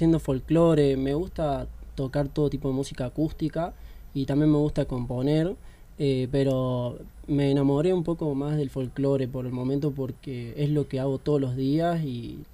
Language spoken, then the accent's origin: Spanish; Córdoba, Argentina; yo como soy de Córdoba, a la siesta no pasa nadie por Córdoba, o sea, donde vivo no, en la calle no hay autos.